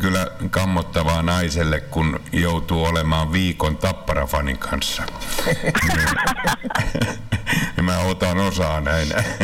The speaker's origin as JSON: {"language": "Finnish", "town": "Rauma", "region": "Satakunta", "country": "Finland", "said": "Itse olen Raumalta kotosi ja sinne täytyisi saada kanssa raitiolinja."}